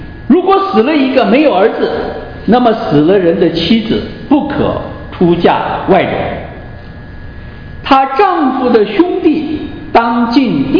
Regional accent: China; 就像我们中国人讲的这个绝后了，没有后代留下来。

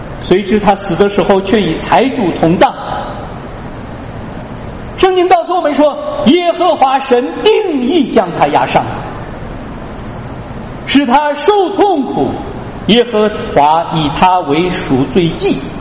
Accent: Qinghai, China; 我从小在青海长大，我知道牧羊人。

